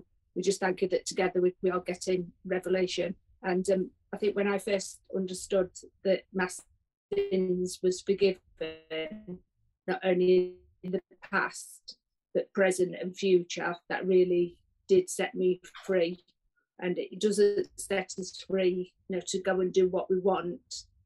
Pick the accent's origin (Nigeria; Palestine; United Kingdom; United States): United Kingdom; England; we're from England.